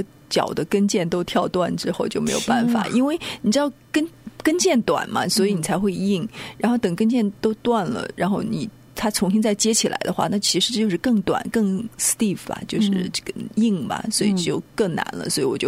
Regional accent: Suzhou, Jiangsu, China; 我是苏州人，中国江苏省苏州市人。

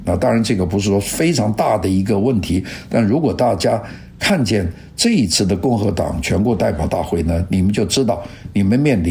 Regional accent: Guangdong, China; 我们广东人叫二五仔就是这个脚踏两个船

